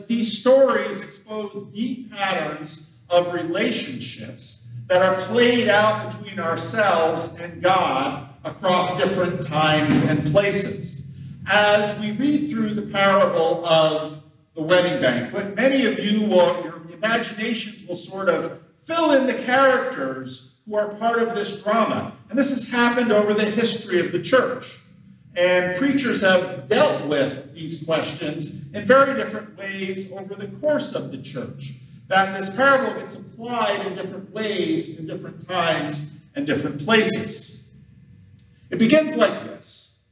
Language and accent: English; East Coast, United States; I grew up on the East Coast